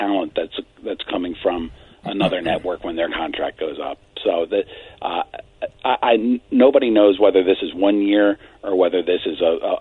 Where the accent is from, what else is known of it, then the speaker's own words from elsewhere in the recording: Washington, United States; I mean, I grew up in Washington, right?